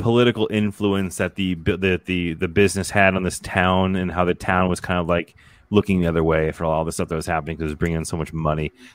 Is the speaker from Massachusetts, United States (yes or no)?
yes; Massachusetts, United States; I remember as a kid growing up in Western Mass, which we're probably about 2.5-3 hours from New Jersey or New York.